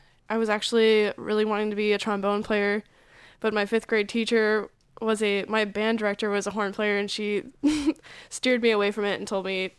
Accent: Champaign, Illinois, United States; I'm from Champaign, Illinois.

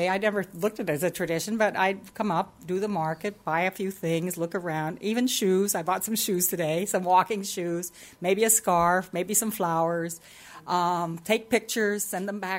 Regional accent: Puerto Rico; also born or lived in Miami; I've moved here from South Beach, Miami, where I was teaching at Johnson & Wales University. I'm now retired. I'm from Puerto Rico, of Canadian descent

